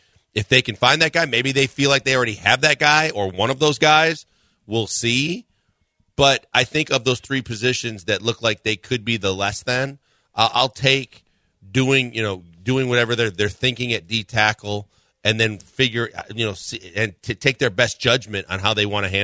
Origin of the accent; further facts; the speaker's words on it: Texas, United States; As a Texan